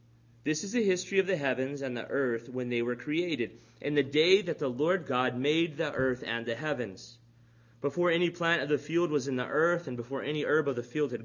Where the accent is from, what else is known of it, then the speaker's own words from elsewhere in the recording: Texas, United States; I grew up in the South Texas culture, so I'm familiar with it